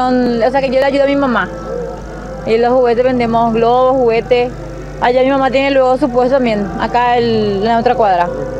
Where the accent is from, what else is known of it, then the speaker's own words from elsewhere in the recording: Asunción, Paraguay; No, nosotros somos de Asunción